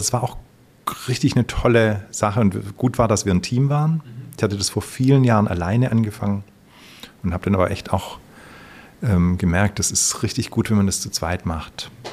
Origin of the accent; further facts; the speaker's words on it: Baden-Württemberg, Germany; Ja, ich bin im Süden von Deutschland geboren, in der Nähe von Stuttgart und tatsächlich in einem ganz, ganz kleinen Dorf als Hausgeburt. Gleiches Bett wie meine Schwester.